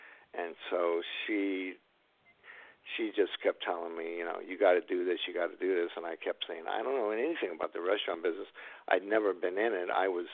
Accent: Torrance, California, United States; also born or lived in Los Angeles; now in Hermosa Beach, United States; I grew up in Los Angeles proper, and then I moved to Torrance when I was about 8 years old.

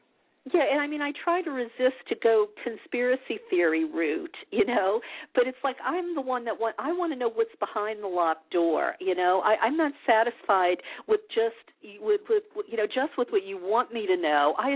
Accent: the South, United States; I mean, I grew up in the Bible Belt, a Catholic, and, you know.

